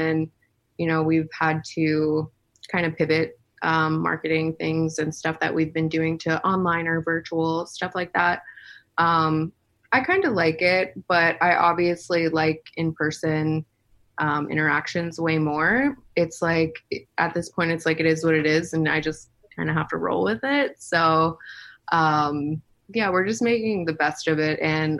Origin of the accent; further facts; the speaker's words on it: Pennsylvania, United States; every Friday I was at shows because I'm from Pennsylvania, so a lot of people would like come in from New York, or like it's kind of like a tri-state stop.